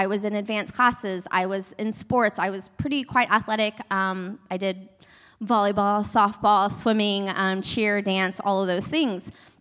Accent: Texas, United States; I am from Texas, born and raised, as the video mentioned.

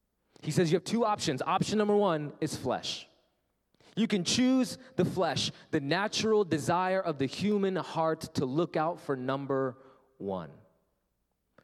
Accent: India; I loved growing up in India. The only thing I knew about America was Saved by the Bell.

